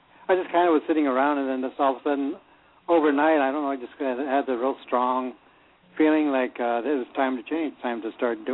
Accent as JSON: {"language": "English", "town": "Denver", "region": "Colorado", "country": "United States", "tie": "born or raised there", "also_born_or_lived": "Van Nuys, California", "said": "No, I actually grew up in Denver, but I was born in Van Nuys, California."}